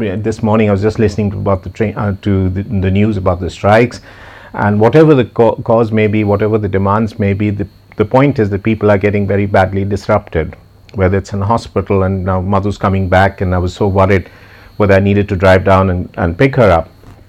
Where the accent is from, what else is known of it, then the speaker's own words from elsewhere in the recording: Chandigarh, India; this is a church in my hometown called Chandigarh.